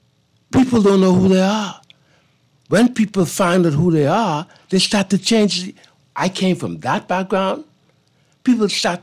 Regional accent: Bennett's Harbor, Cat Island, Bahamas; I hail from Bennett's Harbor, Cat Island.

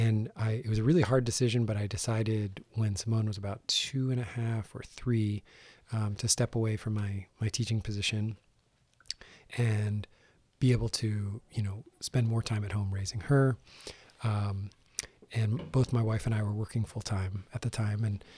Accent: New Jersey, United States; also born or lived in Tillamook; now in Astoria, United States; So I'm originally from New Jersey, and I have been in Astoria now for about the last decade. I was living down the coast before we moved to Astoria. I was in Tillamook for about 4 years.

